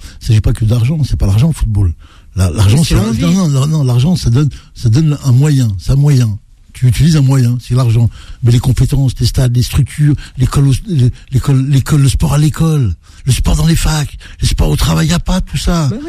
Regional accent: Algeria; Il faut dire, il n'y a pas d'entreprise chez nous en Algérie, à part les entreprises d'État, il y a qui d'autre?

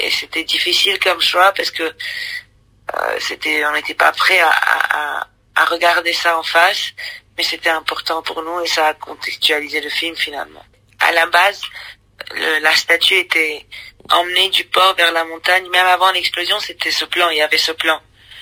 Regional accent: Lebanon; cette question qu'on se pose souvent en tant que Libanais, partir ou rester

